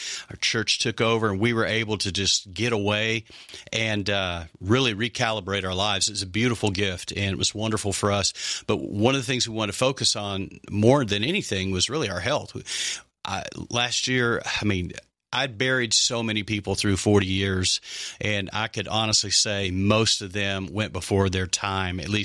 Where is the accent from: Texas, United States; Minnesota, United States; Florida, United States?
Texas, United States; I grew up in West Texas, and we were all about meat up there.